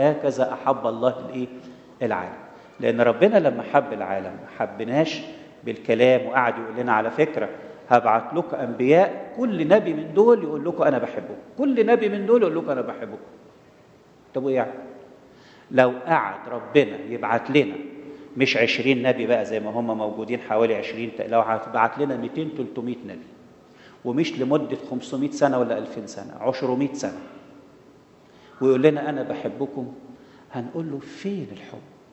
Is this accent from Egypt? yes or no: yes; Egypt; احنا مش ولاد إبراهيم حسب الجسد، احنا مصريين جذورنا فرعونية